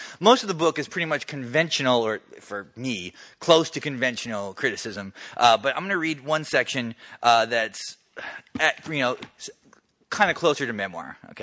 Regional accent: North Dakota, United States; I'm also from North Dakota.

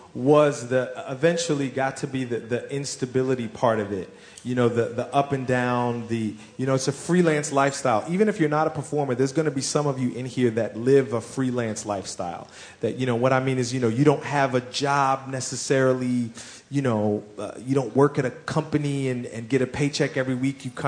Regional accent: Philadelphia, Pennsylvania, United States; Yeah, the fact that I'm from Philadelphia, you mean?

